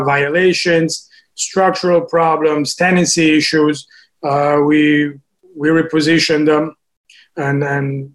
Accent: Italy; moved away as an adult; now in United States; So I moved from Italy in 2002 for college.

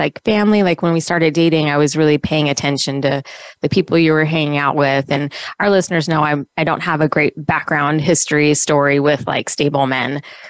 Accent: North Las Vegas, Nevada, United States; So Jimmy and I grew up in different sides of the city. I grew up in North Las Vegas area, and he grew up in Henderson, which at that time were like worlds apart.

